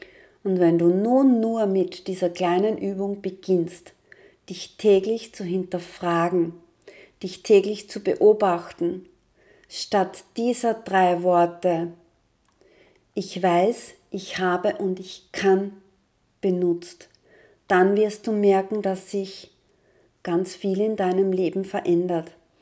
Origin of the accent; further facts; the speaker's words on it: Lower Austria, Austria; da bin ich so im Zweifel, im Wiegelwogel, sagt man bei uns im Waldviertel.